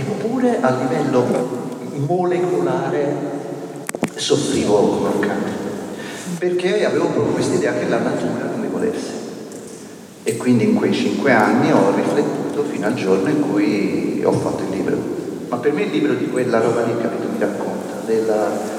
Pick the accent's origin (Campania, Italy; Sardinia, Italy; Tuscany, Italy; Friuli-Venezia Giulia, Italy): Tuscany, Italy; Pisa; Cioè da pisano la prima domanda che mi sono fatto, da toscano la prima domanda è stata